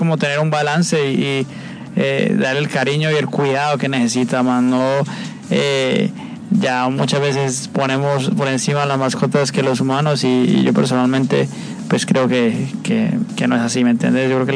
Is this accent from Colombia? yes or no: yes; Colombia; yo realmente quería trabajar en mi país